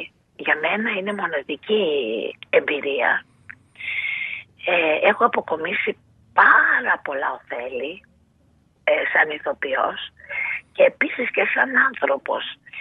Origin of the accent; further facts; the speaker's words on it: Thessaloniki, Central Macedonia, Greece; Τον ευχαριστώ πάρα πολύ ως Θεσσαλονικιά.